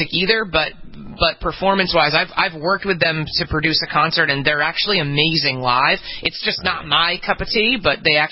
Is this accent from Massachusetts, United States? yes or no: no; New York, United States; This is only going to apply, I can tell you right now as a New Yorker, this is only going to apply to people who live in Williamsburg, Brooklyn.